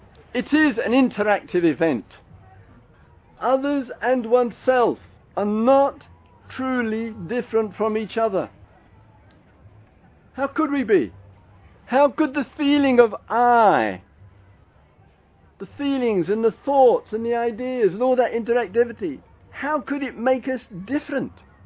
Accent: England, United Kingdom; And when I stopped being English, which I stopped a long time ago, it's too embarrassing.

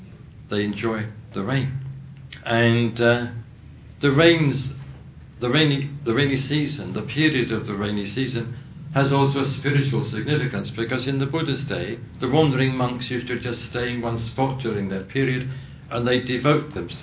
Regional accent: England, United Kingdom; I was born and brought up in England, and though I've spent now more than 20 years in England, I still feel more at home in India than I do in England.

